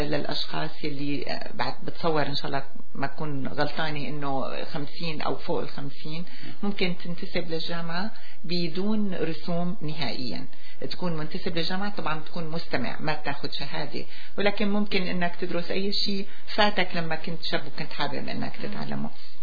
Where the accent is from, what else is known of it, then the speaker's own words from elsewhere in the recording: Syria; now in Canada; هالبلد أنا مالي ندماني إنه أجيت عليها؟ بلدي سوريا بحبها كتير، بس هالبلد فيها أشياء يعني بتخليني أعيش مرتاحة وسعيدة.